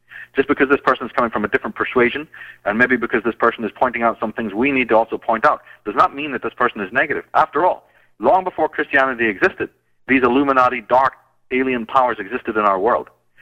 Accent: Belfast, Northern Ireland, United Kingdom; You know, I come from Belfast. I didn't come, you know, 6,000 miles to waste time.

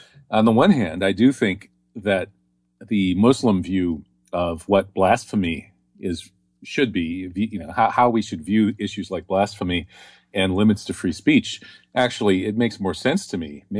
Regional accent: Wisconsin, United States; I'm from Wisconsin, where we cheer for the Green Bay Packers football team.

